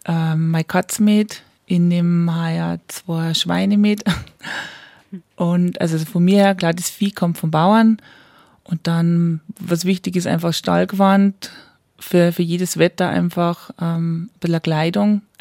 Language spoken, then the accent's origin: German; Bavaria, Germany; Und ich bin ja im Chiemgau aufgewachsen und von daher auch sehr viel in der Natur und in die Berge. Ich mag das auch sehr gern und sportle auch gern in die Berg. Und ich bin aus einer Landwirtschaft raus